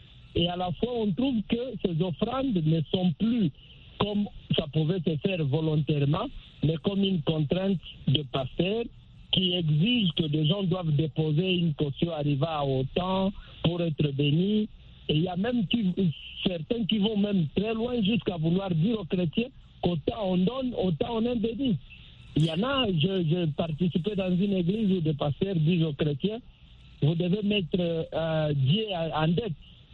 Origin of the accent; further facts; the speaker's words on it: DR Congo; les églises chez nous, en République démocratique du Congo